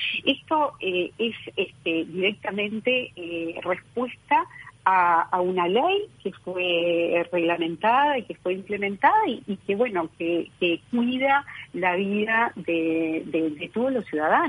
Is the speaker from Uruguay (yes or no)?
yes; Uruguay